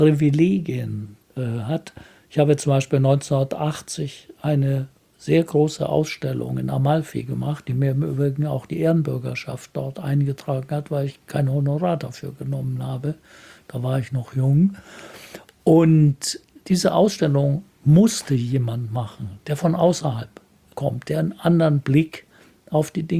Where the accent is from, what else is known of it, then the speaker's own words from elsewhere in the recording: Bavaria, Germany; now in Bremen, Germany; ich komme aus Franken und die Berge fehlen mir. Oder auch nur das Mittelgebirge fehlt mir. Aber ansonsten finde ich es wunderbar, in Bremen zu leben.